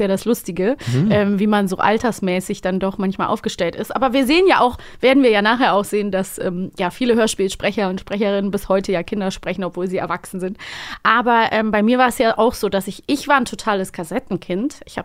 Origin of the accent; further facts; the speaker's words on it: Cologne, North Rhine-Westphalia, Germany; in Köln, wo ich herkomme.